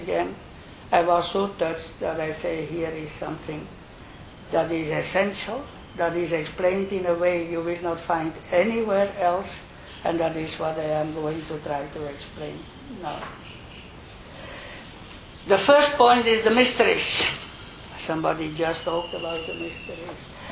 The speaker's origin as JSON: {"language": "English", "region": "Flanders", "country": "Belgium", "said": "this is a little like my country where I come from Flanders, from Belgium."}